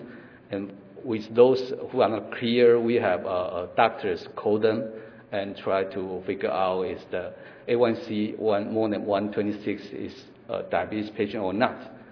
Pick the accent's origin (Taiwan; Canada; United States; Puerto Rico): Taiwan; southern Taiwan; Yeah, I'm also from Taiwan, but in southern Taiwan, I work in a Buddhist hospital, Ciji Hospital.